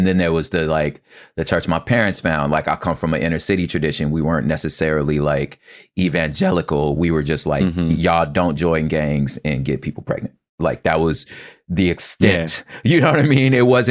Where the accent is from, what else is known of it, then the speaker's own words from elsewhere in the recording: California, United States; And again, I'm from California, so I didn't know nothing about